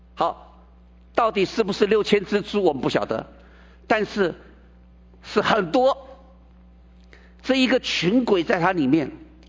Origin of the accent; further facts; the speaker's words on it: China; 所以我们中国人常讲我们是龙的传人啊，